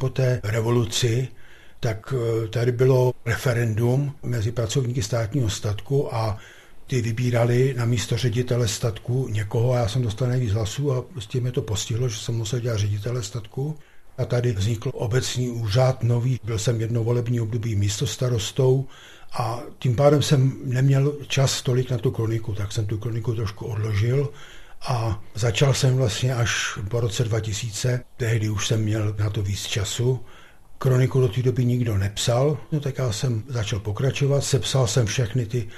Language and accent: Czech; Třebějice, South Bohemian Region, Czechia; Já jsem původem rodák ze Soběslavska, z Třebějic.